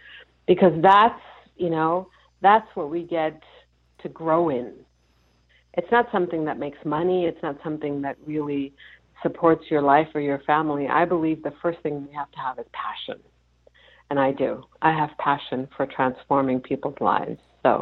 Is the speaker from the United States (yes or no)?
no; Germany; Well, I was born and raised in Germany.